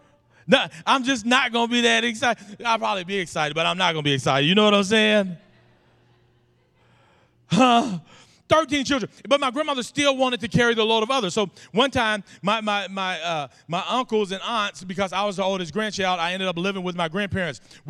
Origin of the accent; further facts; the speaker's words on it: Guthrie, Oklahoma, United States; because we grew up in a small town, I grew up in Guthrie